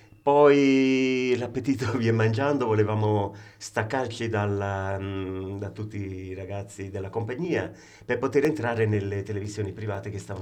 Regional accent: Milan, Lombardy, Italy; also born or lived in San Giorgio a Cremano; Siamo partiti da piccoli a San Giorgio a Cremano, poi tutta la famiglia è andata a Milano. Da Milano a Milano abbiamo cominciato a lavorare, a studiare, famiglia di 8 figli

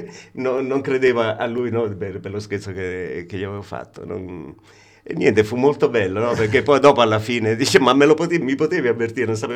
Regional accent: Milan, Lombardy, Italy; also born or lived in San Giorgio a Cremano; Siamo partiti da piccoli a San Giorgio a Cremano, poi tutta la famiglia è andata a Milano. Da Milano a Milano abbiamo cominciato a lavorare, a studiare, famiglia di 8 figli

